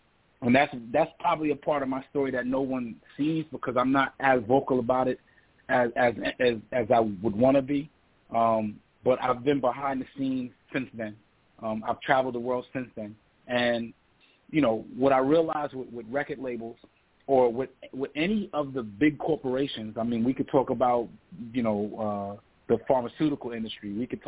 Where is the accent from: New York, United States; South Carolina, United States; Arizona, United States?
New York, United States; and I had one of the biggest records heating up in the state of Florida, and I was from New York, every single record label reached out at that time.